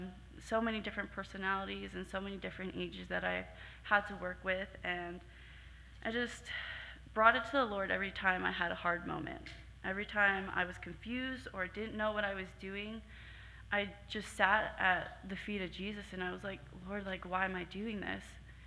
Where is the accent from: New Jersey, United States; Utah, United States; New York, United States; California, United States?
New Jersey, United States; I'm actually from New Jersey.